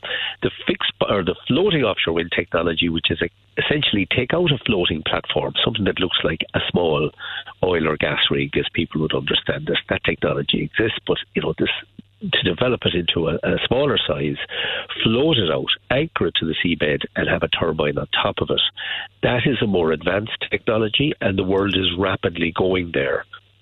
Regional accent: Ireland; And we all know this as Irish people, that we have an extraordinary resource of wind.

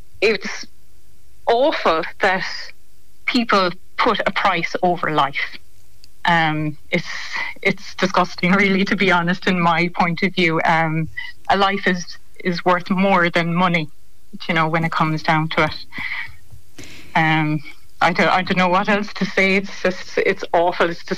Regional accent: Tralee, Munster, Ireland; now in Lixnaw, Ireland; I'm from Tralee originally, but I'm out in Lixnaw, yeah.

